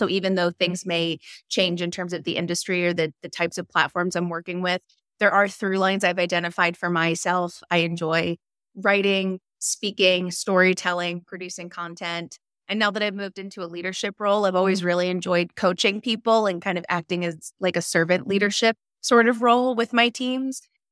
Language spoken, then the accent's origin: English; New Jersey, United States; now in Los Angeles, United States; I don't live where I grew up. I grew up in Jersey